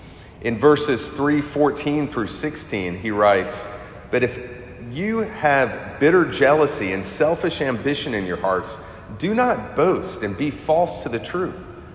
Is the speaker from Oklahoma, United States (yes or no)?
yes; Oklahoma, United States; because I grew up in Oklahoma and the closest team was Dallas, and everyone in Oklahoma seemed to love the Dallas Cowboys.